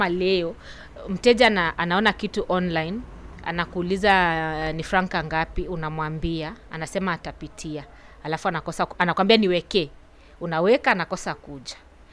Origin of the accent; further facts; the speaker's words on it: Kenya; now in Bujumbura, Burundi; Mimi ni Mkenya, nafanya biashara hapa Bujumbura na nimekuwa hapa miaka 5.